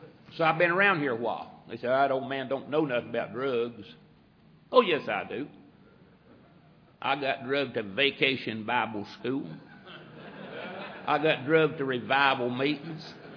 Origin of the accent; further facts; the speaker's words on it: Kentucky, United States; I said, Marvin, I said, I grew up in Kentucky.